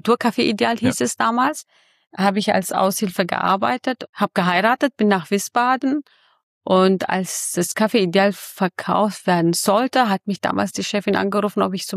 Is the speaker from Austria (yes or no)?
no; Mardin, Turkey; now in Fulda, Germany; ja, ich komme aus Mardin, beziehungsweise aus dem Saivin. Ich bin geboren in Kinnicki, ja.